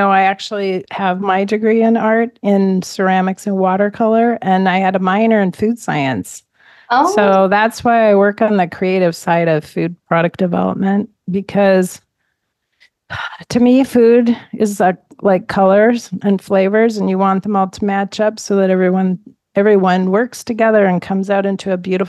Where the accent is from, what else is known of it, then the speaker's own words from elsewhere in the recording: Midwest, United States; I grew up in the Midwest, so we had the piano, Mrs. Markley, 2 blocks down the street